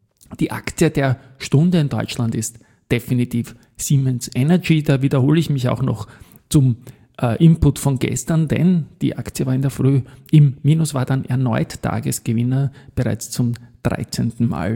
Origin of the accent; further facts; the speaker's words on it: Austria; das ist ja bei uns in Österreich der Unterschied mit den Dividenden